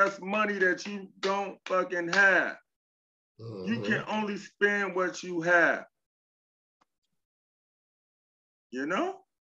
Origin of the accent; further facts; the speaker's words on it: Chicago, Illinois, United States; I understand the rules of the street. I'm from Chicago. I'm a traveling vice lord.